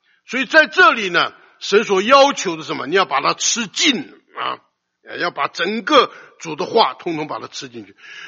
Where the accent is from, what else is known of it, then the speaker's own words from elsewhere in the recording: China; 我们中国人常讲，你不能画饼充饥啊